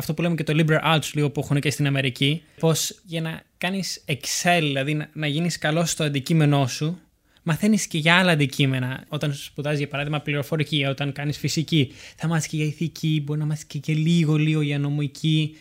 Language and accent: Greek; Parga, Epirus, Greece; στο χωριό μου στη Πάργα